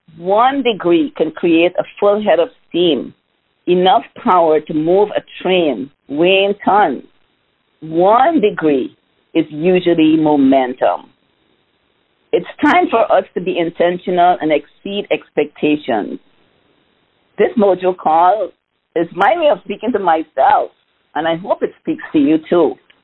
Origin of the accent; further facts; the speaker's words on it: New York, United States; I am from Queens, New York.